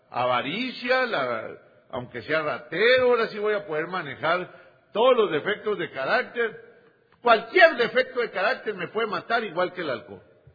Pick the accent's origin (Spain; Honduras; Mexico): Mexico; Chihuahua; Y yo llegué en una fuga geográfica a Sonora. Soy originario de Chihuahua, del norte de México.